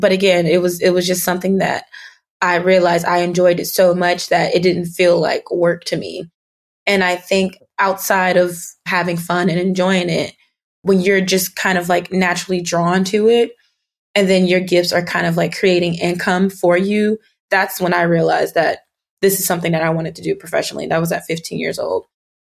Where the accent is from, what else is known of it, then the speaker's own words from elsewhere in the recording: Cleveland, Ohio, United States; My father, he's a musician, he's a drummer, and he still is gigging in my hometown. I'm originally from Cleveland, Ohio, so he still has jobs and opportunities